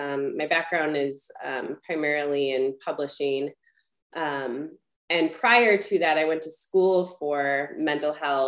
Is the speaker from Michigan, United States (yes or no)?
yes; Michigan, United States; Michigan.